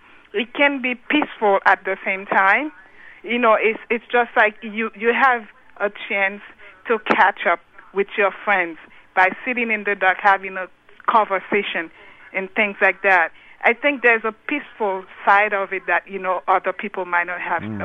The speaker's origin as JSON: {"language": "English", "country": "Haiti", "said": "Myself, coming from a different country, I'm from Haiti."}